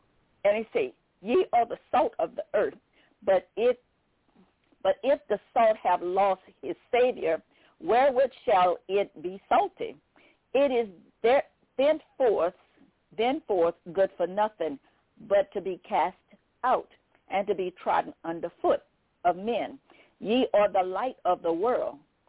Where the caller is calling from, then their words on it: Baton Rouge, Louisiana, United States; I'm calling from Baton Rouge, Louisiana